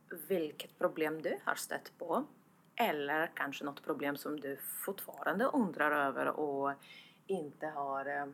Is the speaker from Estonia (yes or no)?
yes; Estonia; Swedish is a second language; För att när jag kommer från Estland kan jag inte rekommendera så mycket till människor från Italien kanske.